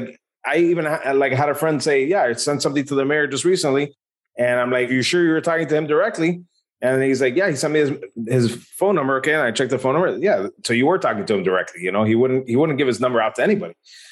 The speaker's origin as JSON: {"language": "English", "town": "Miami", "region": "Florida", "country": "United States", "tie": "born or raised there", "said": "Well, born and raised in Miami and being in tech"}